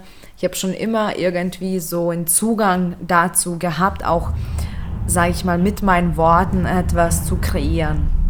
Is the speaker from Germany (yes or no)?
no; Lithuania; first language Lithuanian; German is a second language; Nicht mal Litauisch, was quasi rein theoretisch meine Muttersprache ist. Ich glaube, dass Litauisch sogar schlechter ist als Deutsch oder Englisch mittlerweile, denn ich permanent Wörter vergesse.